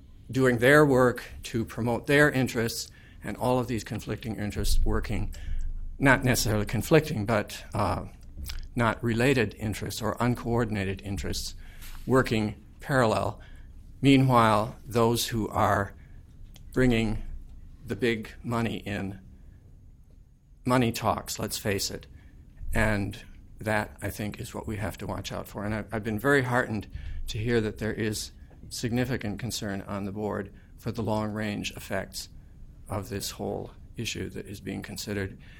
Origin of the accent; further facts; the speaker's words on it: Red Wing, Minnesota, United States; I come from Red Wing, Minnesota, which is a community that is very concerned with the issue that you are considering here.